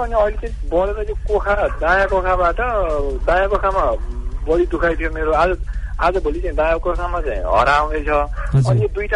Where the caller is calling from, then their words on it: Bharatpur, Bagmati, Nepal; म यहाँ भरतपुरबाट